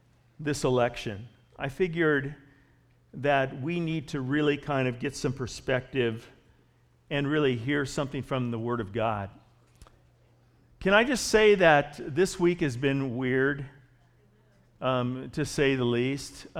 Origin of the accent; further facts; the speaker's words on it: California, United States; Well, I grew up in California. I didn't even know there was a KKK.